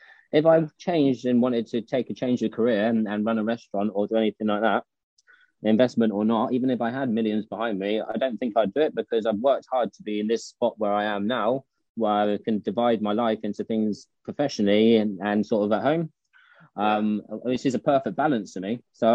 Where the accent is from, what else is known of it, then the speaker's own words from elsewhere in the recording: Jamaica; We grew up in Jamaica with my brother.